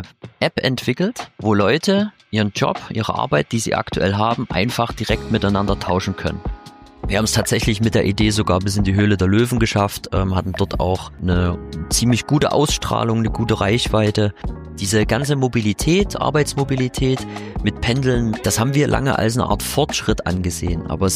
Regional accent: Chemnitz, Saxony, Germany; Ich komme aus Chemnitz bzw. aus dem Vorort, bin da quasi hier in der Region groß geworden. Habe auch in Chemnitz studiert

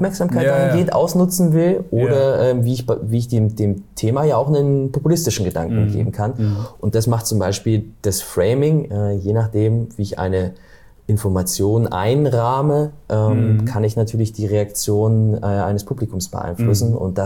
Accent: Thuringia, Germany; beschreibt auch ein Stück weit so, wo ich herkomme. Also ich bin aus Thüringen.

